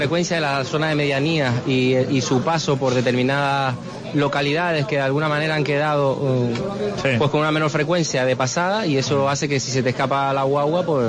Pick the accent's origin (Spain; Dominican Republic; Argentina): Spain; Los Cristianos, Canary Islands; Sí, señor. Yo soy de Los Cristianos.